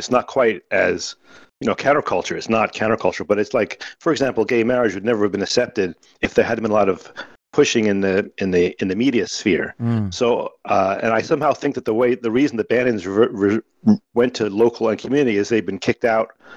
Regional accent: San Jose, California, United States; I'm from San Jose.

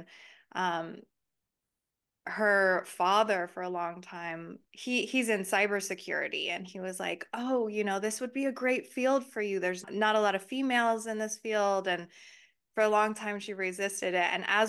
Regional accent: United States; Whereas me as an American, I remember going to Rome and being like in awe

